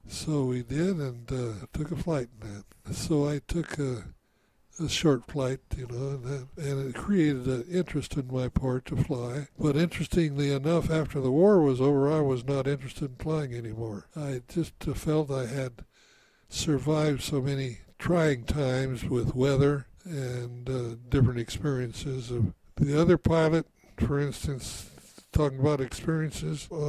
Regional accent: Selma, California, United States; We sold the ranch where I was born and moved to Selma.

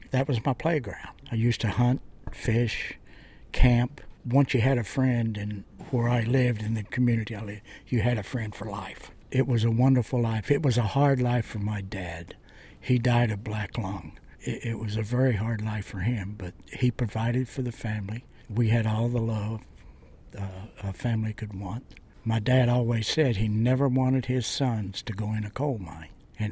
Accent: Logan, West Virginia, United States; now in Orlando, United States; I am from Logan, West Virginia. It was a small mining town. At the time I was growing up, it was probably 15, maybe 20,000 people, and now it's probably 8,000 people.

